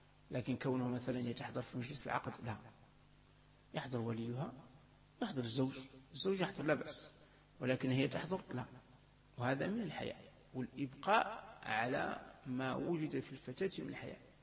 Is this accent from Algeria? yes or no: yes; Algeria; عندنا في الجزائر